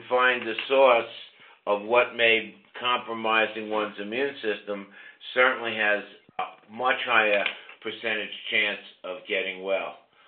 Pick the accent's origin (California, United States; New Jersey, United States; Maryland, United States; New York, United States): New York, United States; New York City; as children, even growing up in New York City, okay, I used to go fishing up in the woods